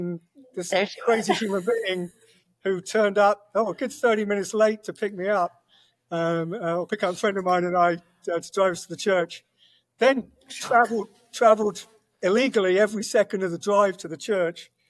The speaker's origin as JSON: {"language": "English", "region": "South East England", "country": "United Kingdom", "tie": "born or raised there", "moved": "as an adult", "lives_now": "United States", "said": "But my youth, I grew up, I was born just south of London. I lived there till I was about 12. And like every English kid"}